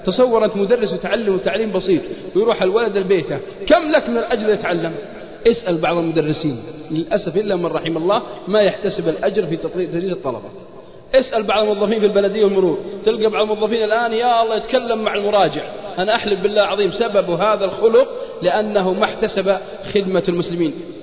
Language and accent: Arabic; Al-Qassim, Saudi Arabia; عندنا في القصيم يقول مالي شغل